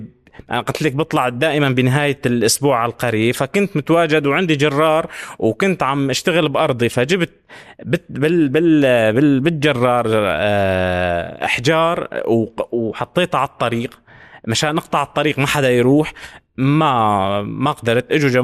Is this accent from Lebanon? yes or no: no; Al-Ruwayf, Hama Governorate, Syria; بتاريخ 5/12 طلعنا من قريتنا نحن وعدد كبير من القرى المجاورة